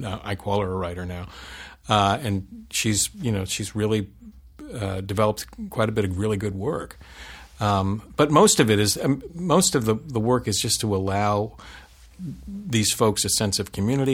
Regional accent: New Jersey, United States; I grew up in Jersey with four brothers and a sister.

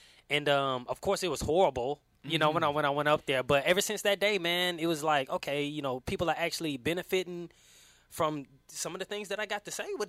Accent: Tryon, Alabama, United States; I'm from Tryon, Alabama.

